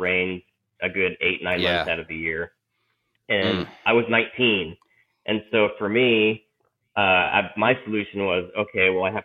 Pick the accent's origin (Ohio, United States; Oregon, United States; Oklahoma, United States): Oregon, United States; Albany; I grew up in Oregon in a small town called Albany.